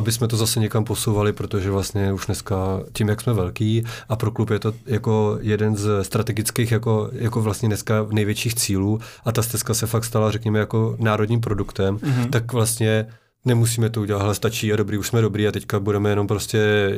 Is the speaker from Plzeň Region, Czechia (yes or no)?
yes; Plzeň, Plzeň Region, Czechia; protože já jsem Plzeňák a mám jako srdcovka vždycky byla Šumava